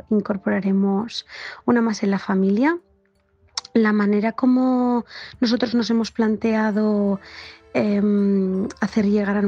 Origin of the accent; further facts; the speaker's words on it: Barcelona, Catalonia, Spain; soy de Barcelona, tengo 30 años